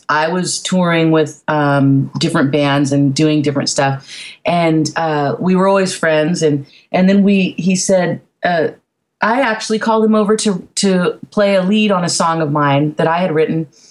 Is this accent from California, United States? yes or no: yes; California, United States; And we grew up, Josh and I grew up in the Bay Area in Marin County.